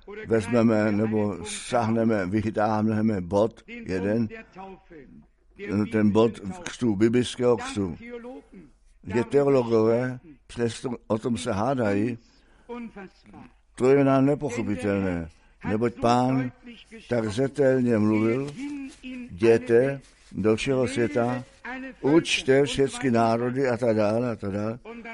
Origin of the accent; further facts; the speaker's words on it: France; Czech is a second language; Já jsem Francouz, já jsem katolik a já jsem ateist.